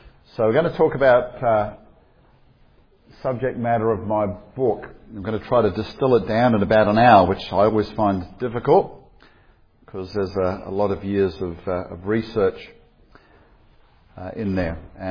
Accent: Australia; I went back to my home country of Australia

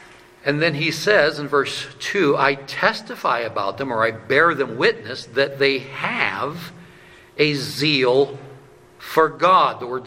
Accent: LaGrange, Wyoming, United States; also born or lived in Colorado; I grew up in LaGrange back in the 1970s, population 150.

